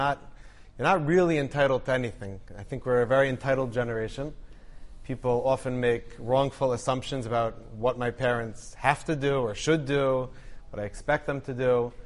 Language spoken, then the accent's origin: English; Bergenfield, New Jersey, United States; I'm from Bergenfield, but we'll leave that for now.